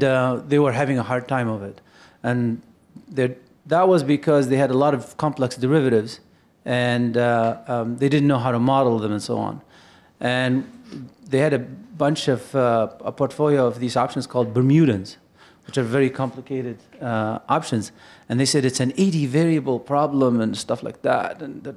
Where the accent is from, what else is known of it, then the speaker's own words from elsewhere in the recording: Libya; I did a PhD in physics, and I'm from Libya, so they sponsored me to come here, and so I went back.